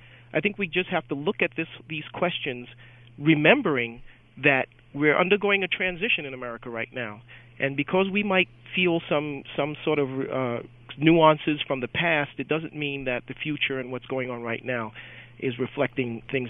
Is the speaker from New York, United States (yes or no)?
yes; New York, United States; born there; I'm black, and I was born in Harlem, and everyone in my family is black